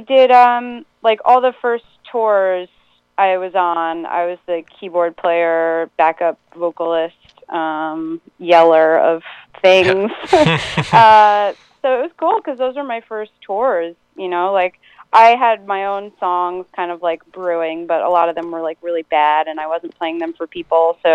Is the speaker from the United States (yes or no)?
yes; Rockville Centre, New York, United States; Yeah, well, he's from Baldwin and I'm from Rockville Center. So those towns are like right next to each other.